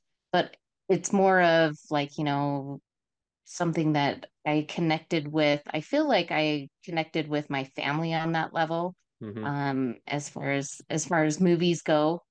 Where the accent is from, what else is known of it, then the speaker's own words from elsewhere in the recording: Salt Lake City, Utah, United States; I am from Salt Lake City, Utah.